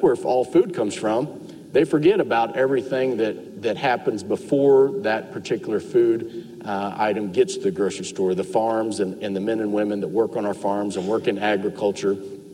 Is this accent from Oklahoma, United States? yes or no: yes; Oklahoma, United States; when I grew up in Osage County, every once in a while, I'd say, man, what's that smell?